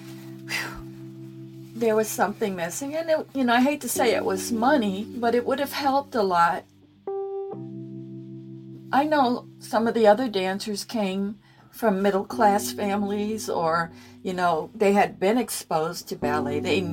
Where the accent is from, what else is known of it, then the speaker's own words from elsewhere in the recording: Harlem, New York, United States; Yes, we're from Harlem, but we are ballet dancers.